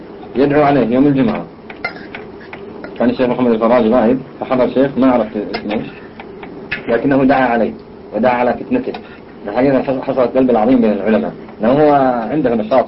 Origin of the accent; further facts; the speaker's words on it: Najd, Saudi Arabia; لا شك أن المشايخ عندنا في نجد يفرقون بين الإمامة الكبرى والإمامة الصغرى